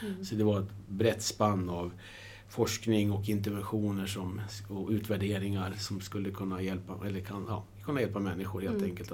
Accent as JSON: {"language": "Swedish", "town": "Västerås", "region": "Västmanland County", "country": "Sweden", "said": "Jag kommer från Västerås och sen spelat i klubben i många år själv som barn och ungdom."}